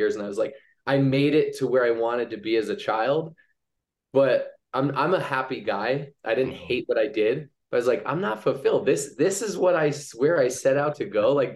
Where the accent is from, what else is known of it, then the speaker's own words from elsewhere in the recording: Boston, Massachusetts, United States; I grew up in the Boston area.